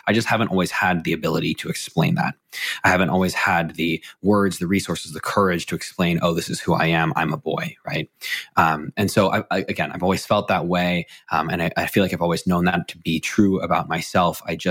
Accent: McLean, Virginia, United States; I use he, him, his pronouns. I'm 24 years old. I grew up in McLean, Virginia, right outside of DC.

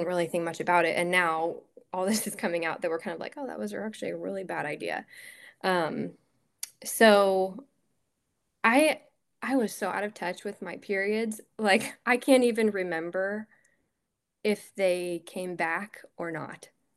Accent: Midwest, United States; And I mean, we're from the Midwest. It's like we have casseroles all the time.

